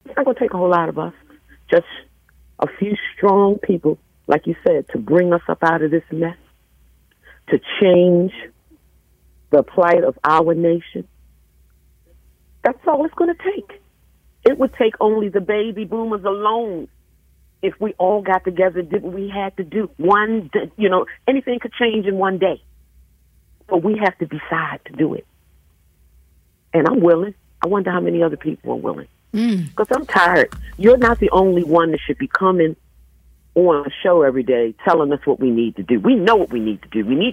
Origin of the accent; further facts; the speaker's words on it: Baltimore, Maryland, United States; Okay, I'm from Northeast Baltimore.